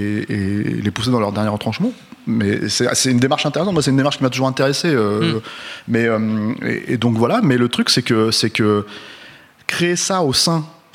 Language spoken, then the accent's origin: French; France; puis on est français